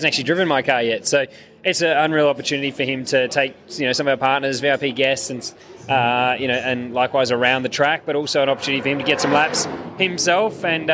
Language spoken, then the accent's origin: English; Adelaide, South Australia, Australia; Yeah, I'm originally from Adelaide, so I'm very fortunate to have two events back home.